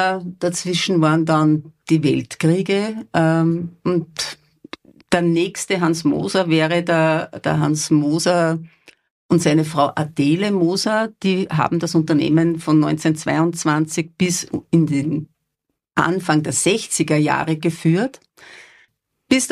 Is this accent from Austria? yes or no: yes; Waidhofen an der Ybbs, Lower Austria, Austria; ich bin geboren in Weidhofen an der Ips, in Ipsitz, auf einem Bauernhof. Wir waren vier Geschwister und dort habe ich eine wunderschöne Kindheit erleben dürfen. Bin dann mit 15 nach Krems gekommen